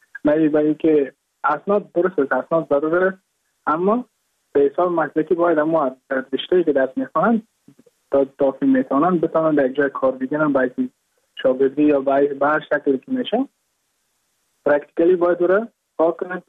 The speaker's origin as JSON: {"language": "Persian", "town": "Mazar-i-Sharif", "region": "Balkh", "country": "Afghanistan", "moved": "as an adult", "lives_now": "Goa, India", "said": "از مزار شریف هستم، از قریه شیرآباد که از قریه دورافتاده مزار شریف بلخ میباشم که ما در سال 2019 ماه جون به هندوستان آمدم"}